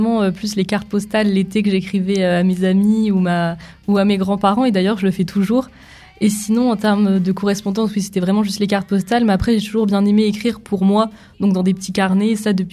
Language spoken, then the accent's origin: French; Grand Est, France; moi aussi je viens des Ardennes